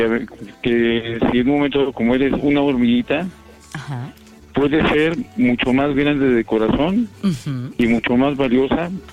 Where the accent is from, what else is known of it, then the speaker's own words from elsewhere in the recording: Tepetlaxtoc, State of Mexico, Mexico; que soy de aquí, de Tepetlaxtoc, Estado de México.